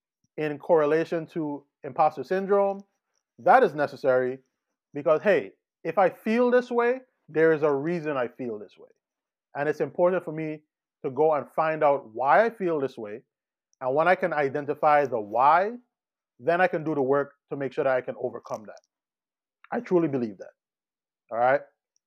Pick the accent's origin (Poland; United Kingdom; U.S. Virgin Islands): U.S. Virgin Islands; You know, I'm from the Virgin Islands. I wish I was home right now.